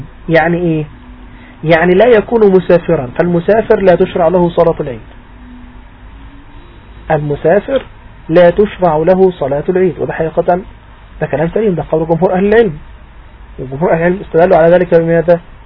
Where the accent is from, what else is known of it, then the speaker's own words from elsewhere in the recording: Egypt; بلدنا مصر يعني